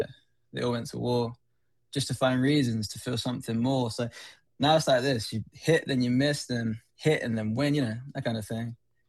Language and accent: English; United Kingdom; sometimes it feels a little bit like that as a British person looking in at American politics